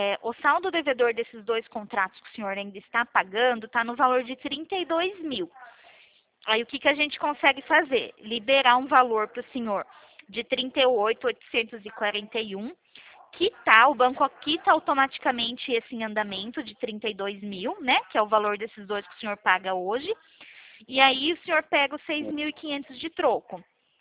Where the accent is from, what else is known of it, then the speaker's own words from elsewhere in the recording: São Paulo, Brazil; Eu sou aqui de São Paulo.